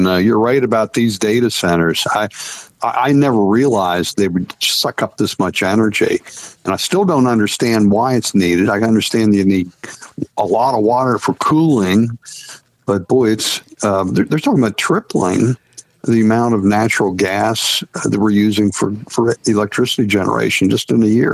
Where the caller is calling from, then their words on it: Florida, United States; I'm calling you from Florida right now.